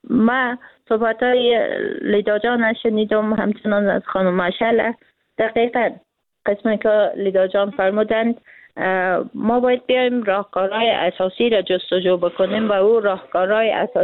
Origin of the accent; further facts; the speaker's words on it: Afghanistan; به عنوان یک افغان